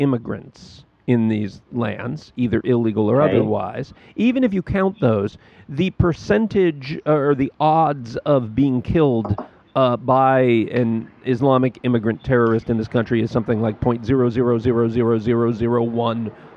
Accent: United States; look, I'm American. It can be whatever ocean I say it is.

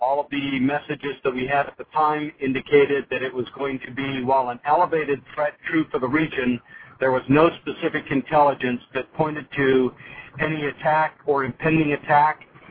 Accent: Carson City, Nevada, United States; I grew up in Carson City, Nevada. Graduated from high school there

